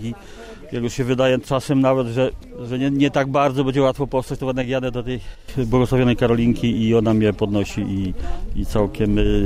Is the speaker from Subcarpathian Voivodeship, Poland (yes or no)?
yes; Dębica, Subcarpathian Voivodeship, Poland; Jestem z Dębicy, jeżdżę od 5 lat